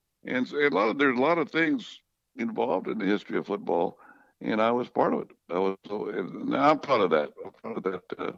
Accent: Sanger, California, United States; I have a foundation in my hometown of Sanger

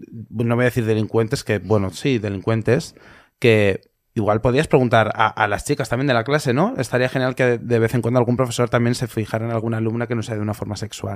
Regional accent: Valencian Community, Spain; porque yo soy valenciano.

